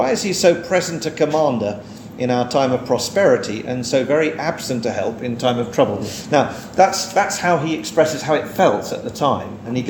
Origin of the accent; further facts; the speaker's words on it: England, United Kingdom; I think I'm allowed to say that as an Englishman, that we English people are very reserved.